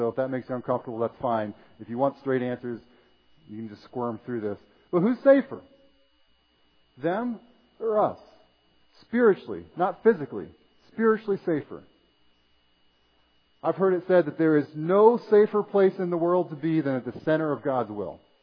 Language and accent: English; Ohio, United States; we're all living where we were born and raised in Ohio